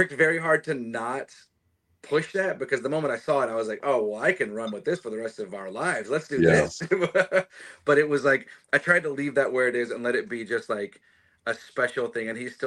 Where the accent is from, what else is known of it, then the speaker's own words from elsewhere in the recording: Huntsville, Alabama, United States; I am. Yeah. I grew up in Huntsville, Alabama.